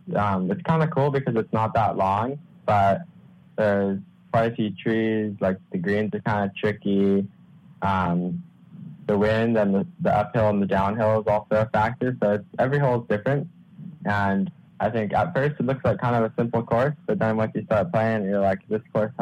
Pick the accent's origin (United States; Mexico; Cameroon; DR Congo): United States; Hawaii; Turtle Bay. I'm from the North Shore.